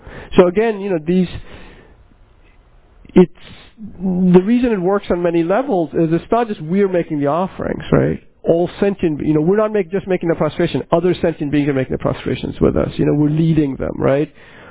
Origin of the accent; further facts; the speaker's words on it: India; I grew up in India, so I didn't grow up, although I should amend that. But I spent my entire schooling in a Jesuit school with French and Belgian priests.